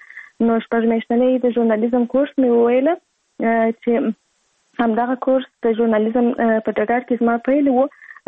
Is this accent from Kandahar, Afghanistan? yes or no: yes; Kandahar, Afghanistan; زه په کندهار ولایت کې زیږیدلی یم او اوس فلحال په کندهار ولایت کې اوسېږم.